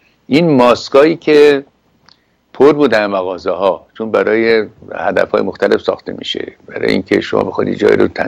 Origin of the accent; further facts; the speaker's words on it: Iran; من یه ایرانی هستم